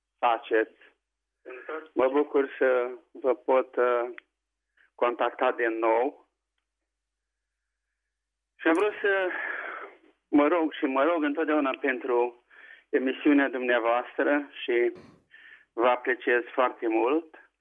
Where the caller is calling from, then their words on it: United States; Sunt tot eu din America